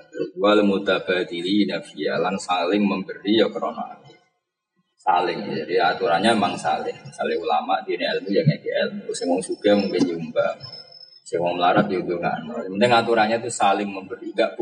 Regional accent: Java, Indonesia; Kita orang Jawa itu mau mau ke dagangan kan?

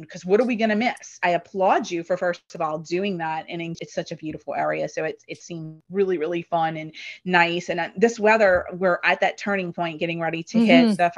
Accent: New Orleans, Louisiana, United States; because I'm Italian and from New Orleans and I love to cook.

